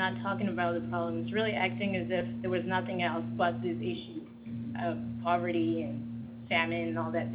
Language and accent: English; Cameroon; also born or lived in Mali / Chad / Guinea / France; I'm from Cameroon, but I lived in Mali, Chad, and Guinea. And I graduated from high school in Mali. I went to France. It was not the first time I was going there, but it was my first time going to live there.